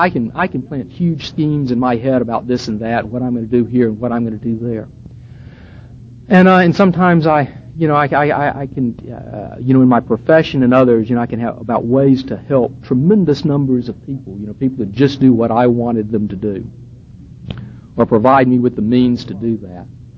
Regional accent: Manchester, North West England, United Kingdom; a little Methodist church that I grew up in Manchester.

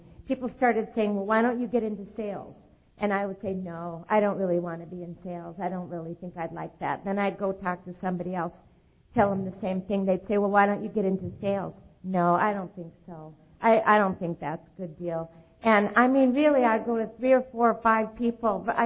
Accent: California, United States; I was born in California, and up to that point, I'd never been out of California.

